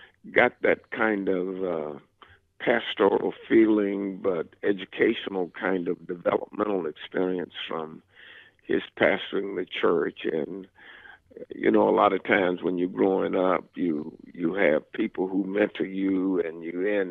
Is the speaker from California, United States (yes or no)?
no; South Carolina, United States; Well, I grew up in South Carolina and went to a Presbyterian undergraduate school